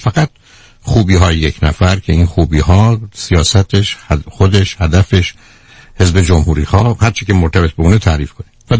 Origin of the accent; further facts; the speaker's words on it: Iran; چه برای ما ایرانیان، هم از اینکه داخل و خارج از ایران هستیم